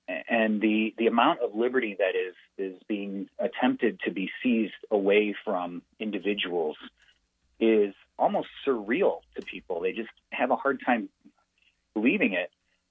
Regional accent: Chicago, Illinois, United States; now in Utah, United States; I'm not from Utah. I'm born and raised in Chicago. So where I come from, the sort of leaning of the ideological bent is very different than here in Utah.

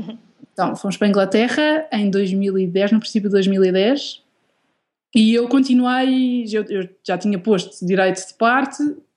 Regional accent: Portugal; born there; porque nasci em Portugal, porque se não fosse portuguesa não teria feito o curso de Direito

